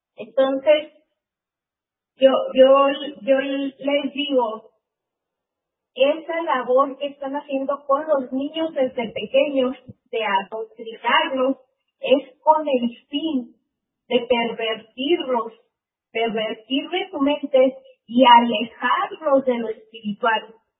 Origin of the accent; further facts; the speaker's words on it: Mexico; nosotros como mexicanos tenemos un contacto muy directo con los maestros.